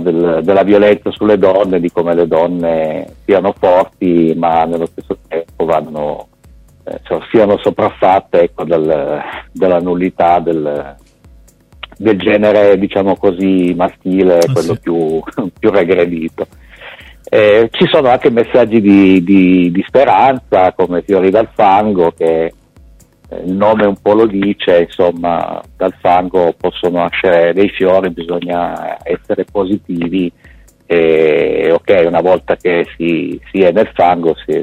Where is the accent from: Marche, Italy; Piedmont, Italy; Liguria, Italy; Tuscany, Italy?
Piedmont, Italy; Turin; Noi siamo di Torino